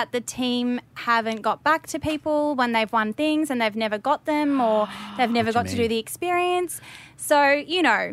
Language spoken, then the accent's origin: English; Australia; because we're from Australia, will it be okay?